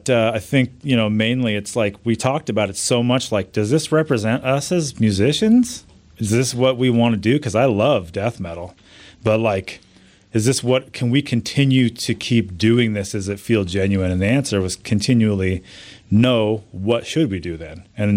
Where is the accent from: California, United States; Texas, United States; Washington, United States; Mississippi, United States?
Washington, United States; Stanwood; also born or lived in Camano Island; So I grew up, yeah. My formative years were Camano Island, Stanwood area.